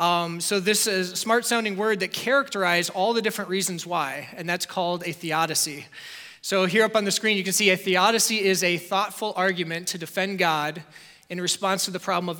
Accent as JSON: {"language": "English", "town": "Plymouth", "country": "United States", "tie": "born or raised there", "said": "My family returned to the United States not too long after that, and I grew up in Plymouth, which is not too far from here."}